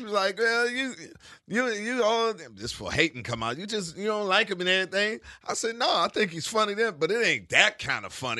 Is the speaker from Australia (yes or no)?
no; Washington, District of Columbia, United States; I shot it in my hometown, Washington, D.C.